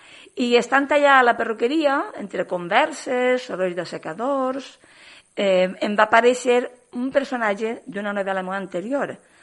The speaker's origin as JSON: {"language": "Catalan", "town": "Pego", "region": "Valencian Community", "country": "Spain", "said": "el segon lloc és al meu poble, naturalment com sempre, perquè per a mi és un honor presentar-la a Pego"}